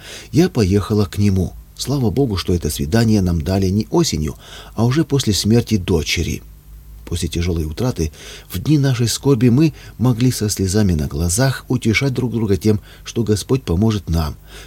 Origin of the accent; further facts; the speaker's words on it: Moscow, Russia; Когда в лагере узнали, что я из Москвы, из такой дали, приехала к мужу на свидание с 2-месячным ребенком